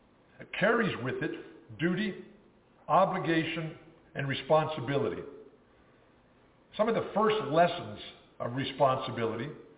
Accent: San Diego, California, United States; I was born in San Diego. I grew up in Balboa Park.

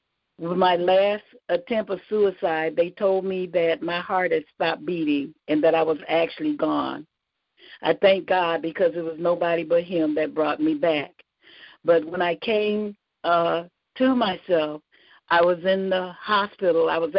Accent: Minnesota, United States; and then I'm from Minnesota, so it gets very cold there.

